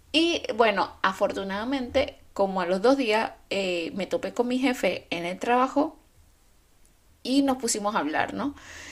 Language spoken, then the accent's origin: Spanish; Venezuela; moved away as an adult; also born or lived in Santiago, Chile; Yo hice en mi país de origen, en Venezuela, yo hice el colegio, el bachillerato y luego entré a la universidad.